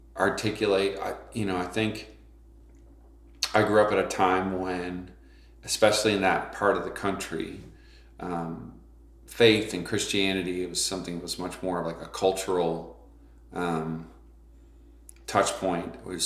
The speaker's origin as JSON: {"language": "English", "country": "Canada", "tie": "born or raised there", "moved": "yes", "lives_now": "Phoenix, United States", "said": "She grew up in Western New York. I grew up in Canada, but I've been in Phoenix for like 18 years."}